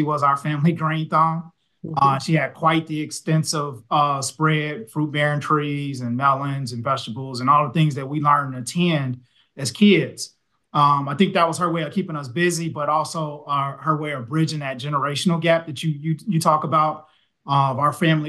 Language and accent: English; Chicago, Illinois, United States; I was born and raised in Chicago during an era when city parks were gang and crime laden.